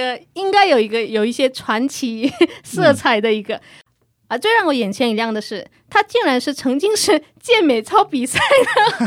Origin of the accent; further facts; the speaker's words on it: Northeast China, China; 但是我不会说东北话的东北人